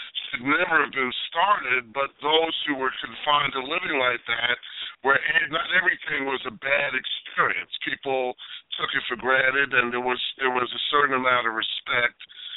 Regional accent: Brooklyn, New York, United States; You know, growing up in Brooklyn and then growing up in New York, you know, I didn't realize how bad my neighborhood was until I left the neighborhood

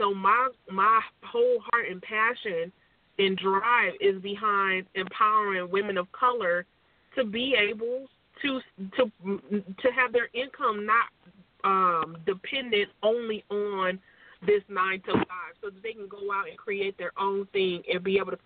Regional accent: Compton, California, United States; Yeah. I'm from Compton, California, and that's always interesting to people because, you know

